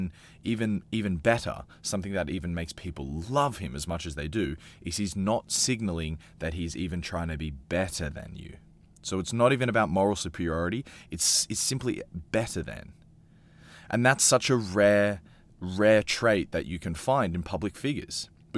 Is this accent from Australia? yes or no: yes; Australia; now in Europe; And I'm an Australian living in Europe.